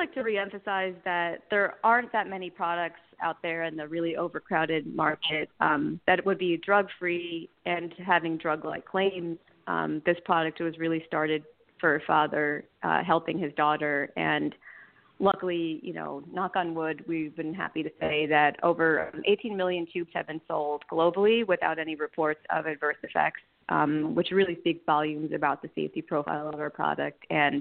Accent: Somerville, New Jersey, United States; born there; I was born in Somerville, New Jersey, so not far from where we manufacture our products. I went to Hillsborough High School

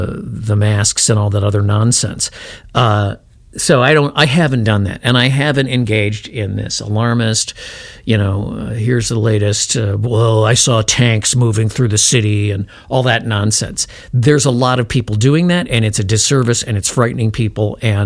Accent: Chicago, Illinois, United States; And, you know, I was from Chicago. I was a really little kid

